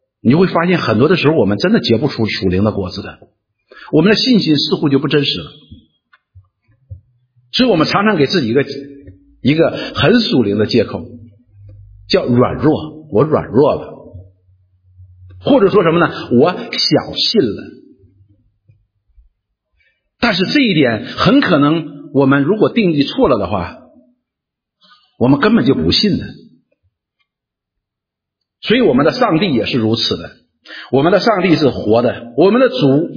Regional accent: Northeast China, China; accent: Northeastern; 用我们东北话说就是出来走几步

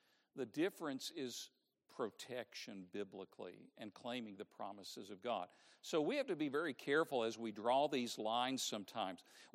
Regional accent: Tennessee, United States; Now, I grew up in Tennessee. I will honestly say I never handled snakes. We never had them in our church services. We were Baptists. We were not Pentecostals. But near where I went to high school, Rogersville, Tennessee

